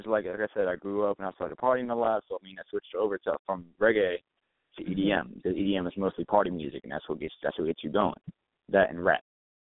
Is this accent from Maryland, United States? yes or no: yes; Silver Spring, Maryland, United States; I'm from Silver Spring, Maryland. Maryland area code is 301.